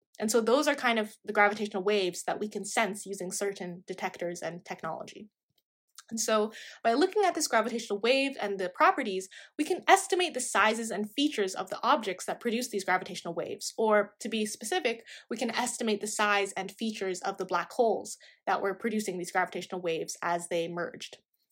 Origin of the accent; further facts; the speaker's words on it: Texas, United States; So this is kind of where the Texan in me comes out. If you didn't know, I'm from Texas, and I vividly remember this.